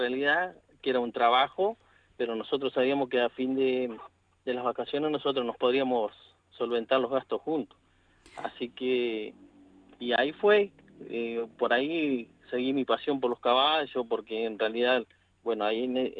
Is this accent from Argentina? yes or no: yes; Río Negro, Argentina; yo en realidad me crié en... Soy oriundo del Chaiful. Somos 8 hermanos. La vida del campo llevó a que nosotros por ahí, nuestros estudios fueran en Maquinchao, en una residencia.